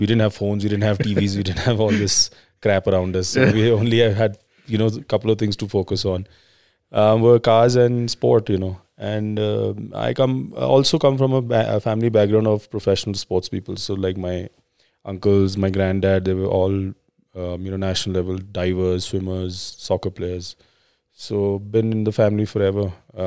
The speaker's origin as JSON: {"language": "English", "town": "New Delhi", "region": "Delhi", "country": "India", "tie": "born or raised there", "said": "I grew up in New Delhi, in the middle of the town in New Rajendranagar."}